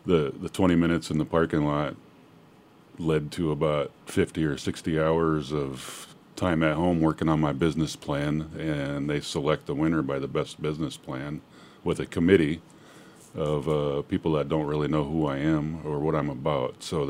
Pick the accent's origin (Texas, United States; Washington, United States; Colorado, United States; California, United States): Washington, United States; now in Alaska, United States; And I moved up here from Washington in 1991. Didn't really know anything about my culture.